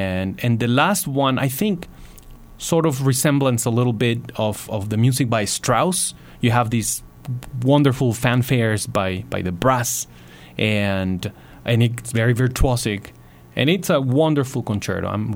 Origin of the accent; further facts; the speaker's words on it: Coahuila, Mexico; I'll be playing this as soloist with my hometown orchestra … on Friday, May 25th.